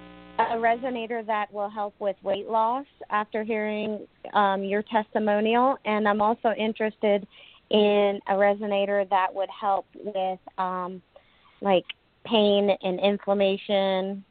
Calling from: Pennsylvania, United States; I'm calling from Pennsylvania, and Rochelle invited me.

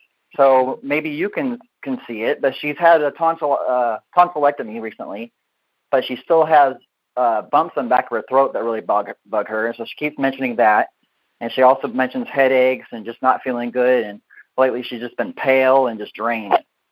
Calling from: Chehalis, Washington, United States; Chehalis, Washington.

